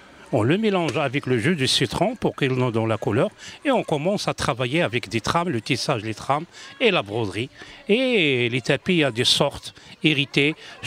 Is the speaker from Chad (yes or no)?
no; Morocco; Si, par exemple, il y en a des gens qui ne peuvent pas venir au Maroc, alors on leur montre notre culture, notre tradition, notre artisanat.